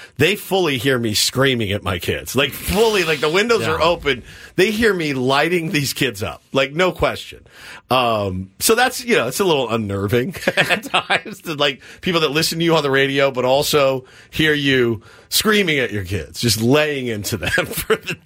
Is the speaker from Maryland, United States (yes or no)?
no; Texas, United States; Yeah, I would. I'm from Texas.